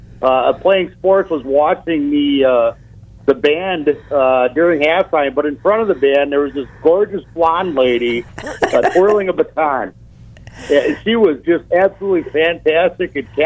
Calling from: Merton, Wisconsin, United States; Merton, Wisconsin.

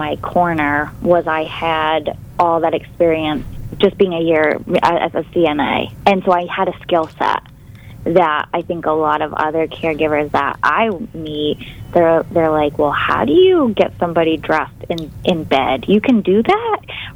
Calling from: Maine, United States; And yes, I'm calling in from Maine. I woke up to 3 inches of fresh snow this morning.

